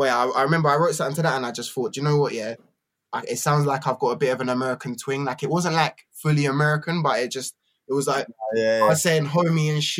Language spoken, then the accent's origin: English; Brighton, South East England, United Kingdom; also born or lived in London; And then a few years later, me and my mum went to Brighton. So I've always been a bit back and forth, really. I've always been there's part of the elements of Brighton where I've always associated with home and then elements of London that I've always associated with home.